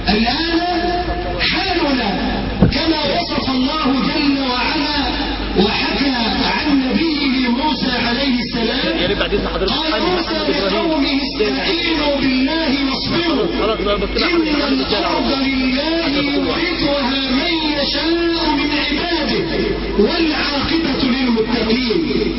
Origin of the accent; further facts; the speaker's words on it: Egypt; بلادنا مصر